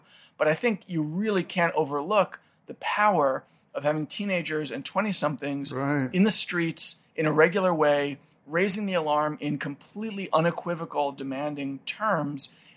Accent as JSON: {"language": "English", "region": "New York", "country": "United States", "tie": "born or raised there", "said": "I grew up in New York, so I lived in a city, felt that I was really protected from the forces of nature."}